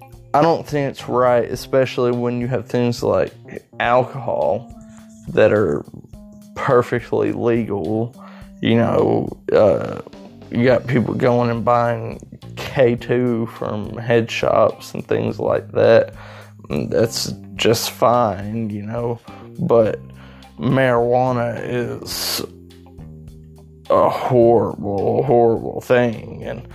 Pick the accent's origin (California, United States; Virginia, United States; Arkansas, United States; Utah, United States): Arkansas, United States; Today I want to talk about legalization of marijuana and things like that here in Arkansas in my home state.